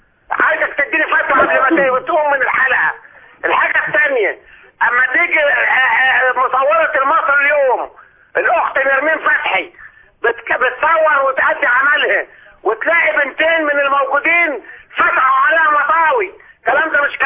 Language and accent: Arabic; Egypt; احنا بنات مصر فضليات